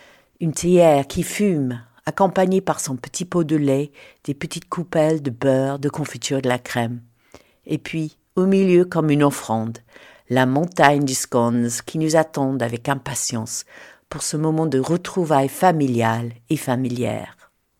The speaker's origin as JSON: {"language": "French", "region": "South West England", "country": "United Kingdom", "said": "Comme je viens des Cornouailles, où on sert les scones dans toutes les maisons et tous les salons de thé"}